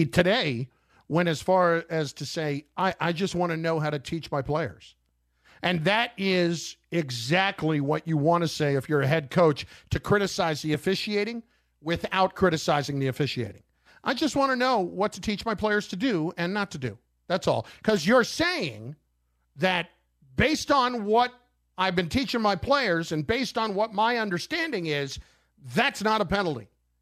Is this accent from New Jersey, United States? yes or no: yes; New Jersey, United States; I went to Hobart in upstate New York. But I'm from New Jersey.